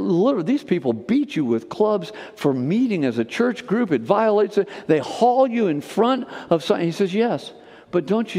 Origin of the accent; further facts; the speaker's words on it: United States; born there; I love the fact I was born in America.